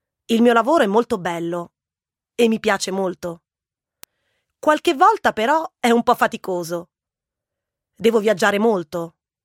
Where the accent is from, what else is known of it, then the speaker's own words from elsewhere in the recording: Rome, Lazio, Italy; now in Paris, France; sono di Roma. Sono una maestra e ora lavoro a Parigi, in Francia.